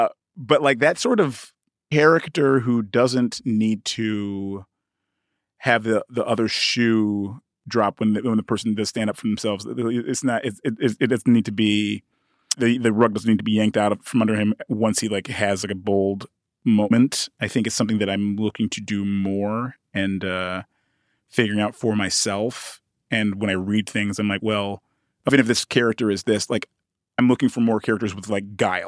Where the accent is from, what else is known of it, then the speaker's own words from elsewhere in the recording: United Kingdom; when I was using my American accent, that was me trying to fit in. And so then when I was talking to her and everybody's like, wow, you know, like she was like the only one who really knew that I was British